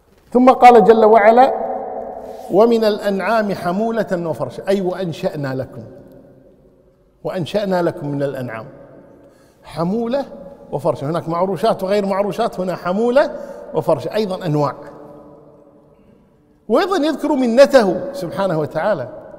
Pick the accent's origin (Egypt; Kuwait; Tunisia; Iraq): Kuwait; يعني الآن مثلا الآن عندنا في الكويت مثلا وقت النخيل يكون في الشهر السادس